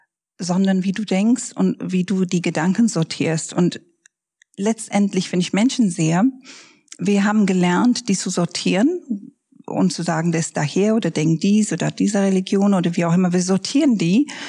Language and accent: German; Ethiopia; now in Germany; Ich bin in Äthiopien aufgewachsen, kein Mensch hat darüber nachgedacht, ob man das so oder so macht.